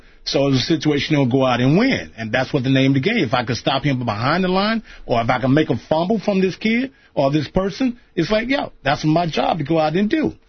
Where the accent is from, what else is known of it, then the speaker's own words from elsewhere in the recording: Sanford, United States; as growing up in Sanford, though, as a situation, though, back in the days, as growing up as playing Pop Warner